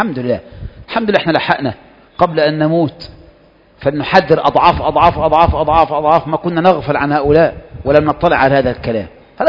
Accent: Egypt

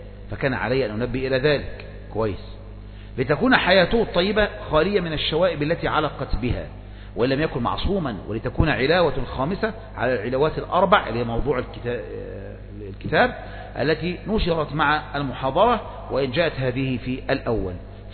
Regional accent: Egypt

